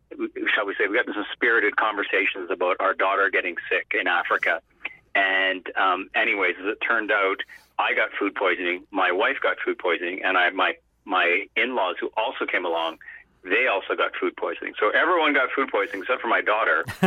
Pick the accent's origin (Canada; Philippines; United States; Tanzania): Canada; Alberta; Then I moved back to Canada and, actually strangely enough, even though I'm Canadian, I'm from Alberta